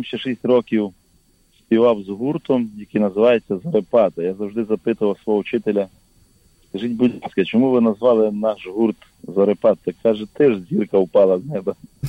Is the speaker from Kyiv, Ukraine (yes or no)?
no; Boroniavo, Zakarpattia Oblast, Ukraine; Але спочатку все почалося в моєму рідному селі. Це Хустський район Закарпатської області, село Бороняво.